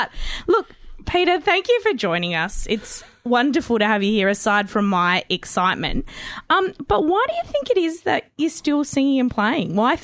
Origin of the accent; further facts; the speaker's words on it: Adelaide, South Australia, Australia; So I grew up in Adelaide